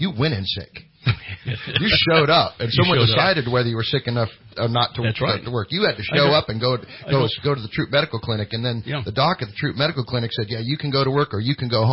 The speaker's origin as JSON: {"language": "English", "town": "Cottonwood", "country": "United States", "tie": "born or raised there", "said": "I was raised in Cottonwood, right? I mean, my dad still lives in the same house out on Del Norte Drive I grew up in, right?"}